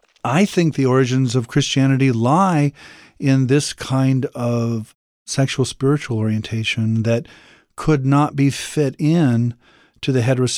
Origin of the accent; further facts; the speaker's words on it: Nebraska, United States; I grew up in Nebraska in a farming community. I wasn't particularly religious as a boy. I grew up Roman Catholic.